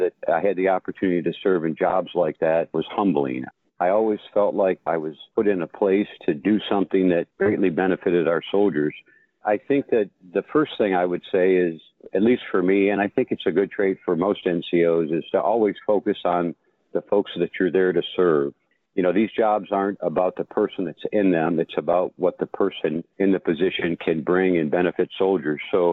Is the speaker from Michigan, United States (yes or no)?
yes; Detroit, Michigan, United States; but I grew up in and around the Detroit area, Detroit, Michigan, and I actually joined the Army on my 17th birthday.